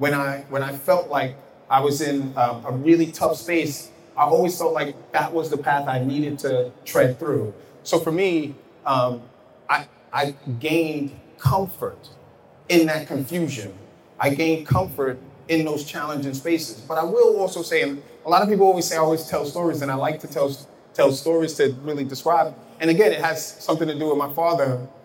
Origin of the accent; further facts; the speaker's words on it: Brooklyn, New York, United States; my whole journey was this dichotomy of growing up in Brooklyn, growing up in Bed-Stuy, and not having a lot of friends